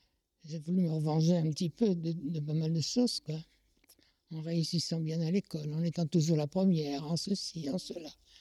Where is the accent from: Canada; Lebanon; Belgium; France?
France; Je suis née en 1933, de parents polonais. Moi, je suis française, hein, je ne me vois pas du tout autrement, mais enfin bon, mes parents étaient polonais tous les deux.